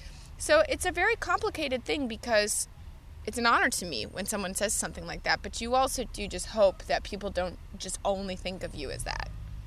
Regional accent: Tennessee, United States; now in London, United Kingdom; I'm 23 years old, born and raised in Tennessee. I've traveled a lot. I've lived in quite a few different interesting places. I live in London now.

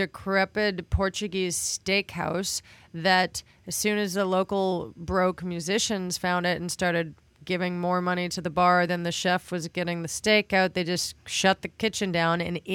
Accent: Montreal, Quebec, Canada; I'm from Montreal, Canada

